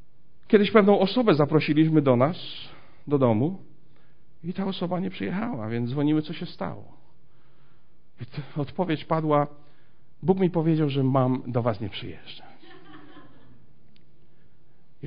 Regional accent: Głubczyce, Opole Voivodeship, Poland; Ja pochodzę z Głubczyc

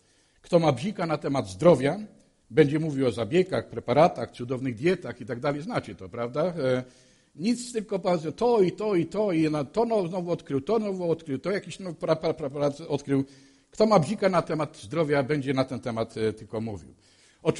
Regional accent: Silesian Voivodeship, Poland; No bo ja też jestem Ślązakiem i doskonale tą mowę rozumiem.

